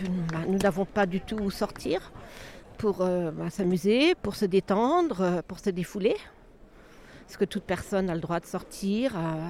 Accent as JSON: {"language": "French", "town": "Saint-Malo", "region": "Brittany", "country": "France", "said": "je suis de Saint-Malo."}